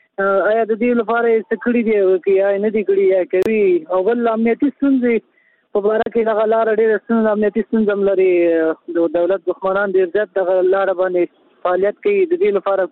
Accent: Nangarhar, Afghanistan; زه خپله د ننګرهار یم

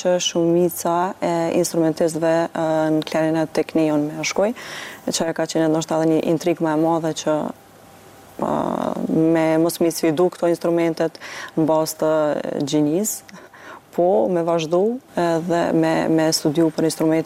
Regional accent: Prizren, Prizren District, Kosovo; Jam klarinetiste nga Prizreni.

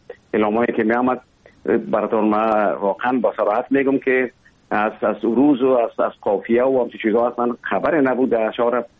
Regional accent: Kabul, Afghanistan; born there; اصلا زادگاه من کابل است، ولی همونطور که گفتم زیاد ما در ولایت هم بودیم

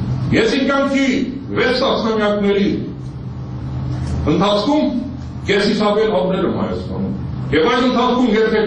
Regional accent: Nagorno-Karabakh, Azerbaijan; now in Armenia; ես լավ հայաստանցի եմ, ես լավ ղարաբաղցի եմ, ես լավ հայեցի եմ։

